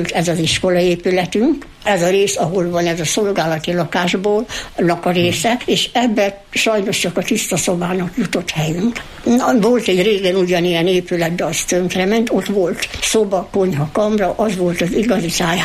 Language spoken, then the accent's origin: Hungarian; Jász-Nagykun-Szolnok, Hungary; Én arra vagyok büszke, hogy született Szent Andrási, született Jász vagyok, mert az én nagypapám 1861-ben, a déd nagyapám így kaptak ki a jussát. és ők ugye úgy származtak itt